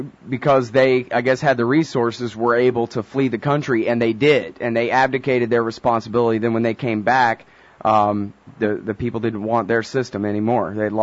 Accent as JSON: {"language": "English", "region": "Texas", "country": "United States", "lives_now": "Los Angeles, United States", "said": "I'm from Texas and I'm in Los Angeles now."}